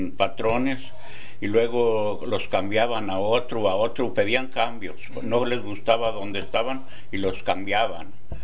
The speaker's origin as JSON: {"language": "Spanish", "town": "Cuquío", "region": "Jalisco", "country": "Mexico", "tie": "born or raised there", "said": "Oh, pues yo nací en Cuquío, Jalisco, el 35. Allí pues sembrábamos, yo y mi papá, todos, los hermanos."}